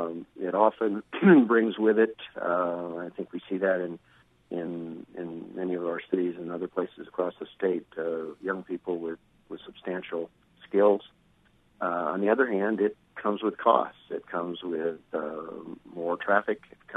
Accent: North Dakota, United States; we were second to North Dakota, which of course is a small state. It's my home state, so I know.

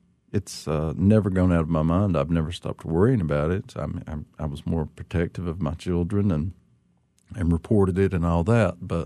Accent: Appalachia, United States; accent: Appalachian; That's why, obviously, I kept my accent, but I never could get rid of it and didn't want to.

